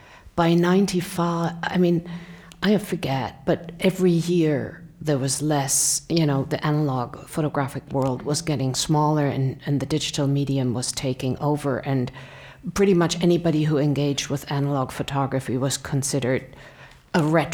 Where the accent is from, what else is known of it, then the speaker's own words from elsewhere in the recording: North Rhine-Westphalia, Germany; I grew up in the Ruhr Valley, in the industrial center of Western Germany